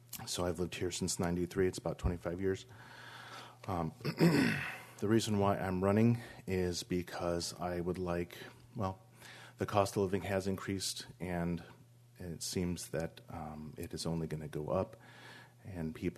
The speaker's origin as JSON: {"language": "English", "region": "Ohio", "country": "United States", "tie": "born or raised there", "also_born_or_lived": "New Jersey", "said": "I was born on the East Coast in Ohio and raised there a bit, and then graduated from high school in New Jersey."}